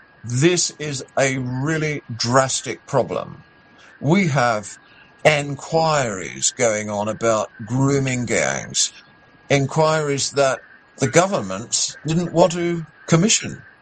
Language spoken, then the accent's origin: English; United Kingdom; We're not French revolutionaries, we're British.